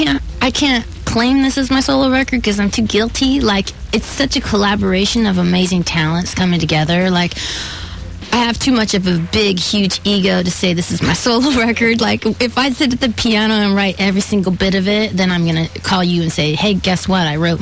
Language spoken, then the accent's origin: English; Anaheim, California, United States; And I used to go dancing, though, at Disneyland, because that was where I grew up in Anaheim.